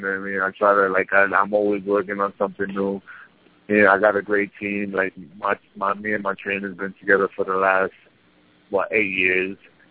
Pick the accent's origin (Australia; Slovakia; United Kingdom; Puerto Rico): Puerto Rico; also born or lived in New York; now in Orlando, United States; I moved from New York to Puerto Rico when I was turning 3 years old, 3 years old or something like that.